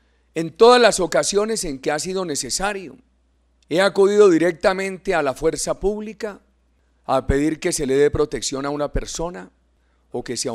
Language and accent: Spanish; Colombia; que nos duelen como colombianos